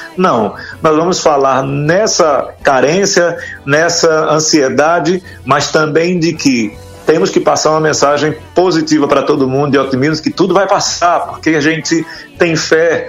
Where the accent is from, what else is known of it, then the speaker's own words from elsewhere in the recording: Northeast Region, Brazil; Nós somos nordestinos e temos o forró na veia, na alma